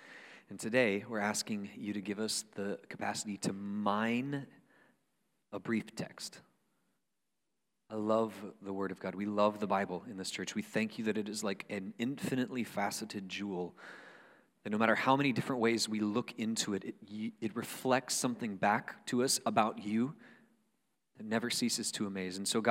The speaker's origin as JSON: {"language": "English", "town": "Panama City", "region": "Florida", "country": "United States", "tie": "born or raised there", "said": "growing up in Panama City afforded me some unique experiences, one of which is that, well, the water is right there. The Gulf of Mexico is right there, and we grew up on it"}